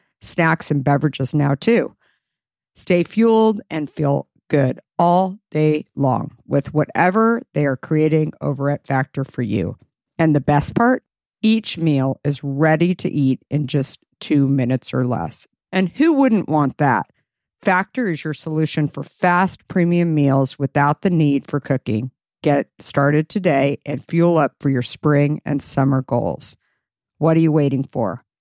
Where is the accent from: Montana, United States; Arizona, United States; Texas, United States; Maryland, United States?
Arizona, United States; I grew up in Arizona. So it was just super perfect.